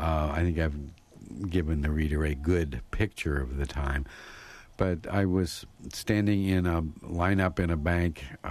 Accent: West Virginia, United States; I am from West Virginia. I have dual citizenship. I'm both a Canadian and an American.

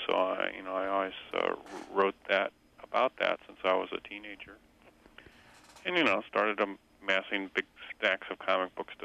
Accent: Midwest, United States; Well, I grew up in the Midwest in the U.S. of A.

